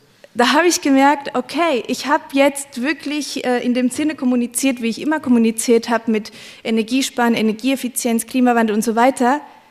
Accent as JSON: {"language": "German", "town": "Mainz", "region": "Rhineland-Palatinate", "country": "Germany", "said": "also ich komme aus Mainz und in Mainz setzt man sich auch mal in der Kneipe neben den anderen, man babbelt"}